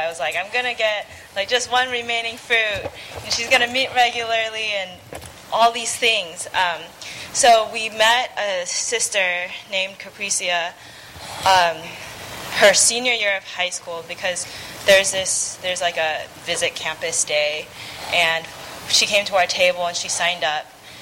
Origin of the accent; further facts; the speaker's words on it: San Diego, California, United States; Sorry, I'm from San Diego.